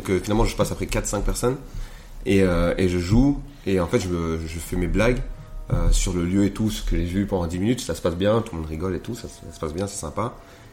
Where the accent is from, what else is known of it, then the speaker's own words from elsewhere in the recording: Rwanda; Et je suis pas congolais, je suis rwandais, tu vois.